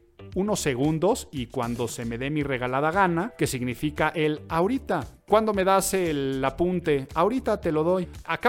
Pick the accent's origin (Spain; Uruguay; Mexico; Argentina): Mexico; los mexicanos tenemos un hablar muy particular.